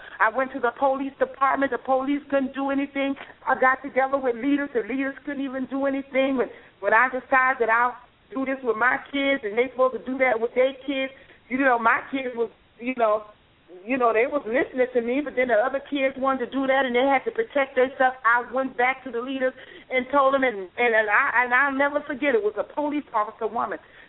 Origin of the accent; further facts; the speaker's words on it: Bridgeport, Connecticut, United States; We're going to start off there because I'm from Bridgeport, Connecticut, and we have a leader from Bridgeport, Connecticut, a mighty man of God